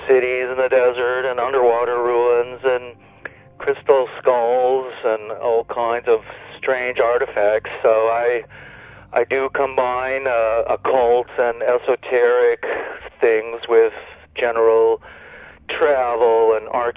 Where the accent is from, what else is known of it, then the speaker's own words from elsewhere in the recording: Rocky Mountains, United States; also born or lived in France; I was born actually in France, and my parents are Americans, though, and my father was in the American military, and my family liked to travel a lot. My father was from Colorado, so I grew up traveling and going places with my parents. Also, I grew up in the Rocky Mountains